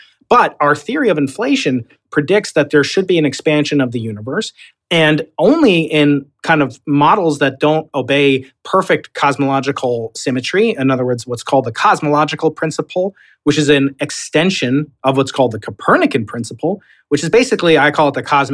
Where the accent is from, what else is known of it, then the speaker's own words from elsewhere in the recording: New York, United States; accent: Long Island; I'll break out my Long Island accent.